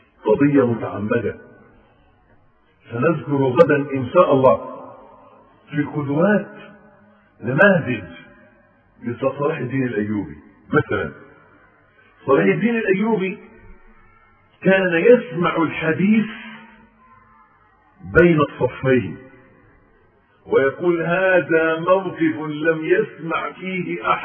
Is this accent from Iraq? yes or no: no; Egypt; كانت في كلمة إلقائية بتاعتنا كمصريين